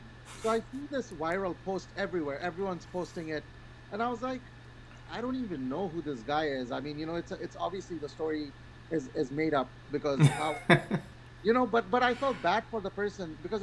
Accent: Chicago, Illinois, United States; I am from Chicago, Illinois, and I'm 36 years old

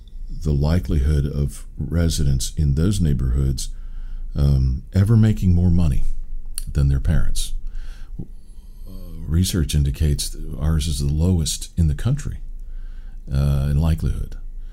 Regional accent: Seattle, Washington, United States; I grew up in the Seattle area.

